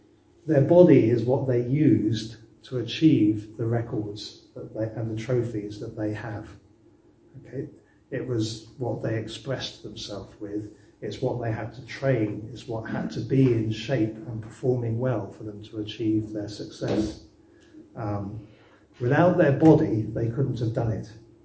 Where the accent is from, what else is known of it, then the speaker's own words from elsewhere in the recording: United Kingdom; being British and reserved and all the rest of it